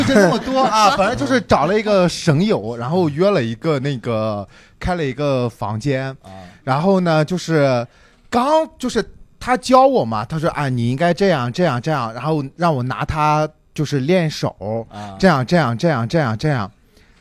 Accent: northern China, China; 但是我作为一个北方人我是不羞耻的

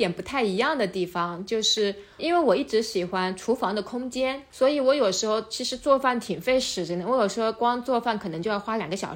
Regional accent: Jiangnan, China; 我老家也是在江南水乡

